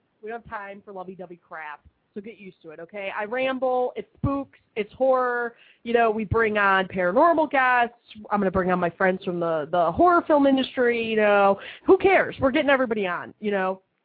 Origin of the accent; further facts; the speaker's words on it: Chicago, Illinois, United States; No, we're from Chicago. I do the show live from Chicago, right?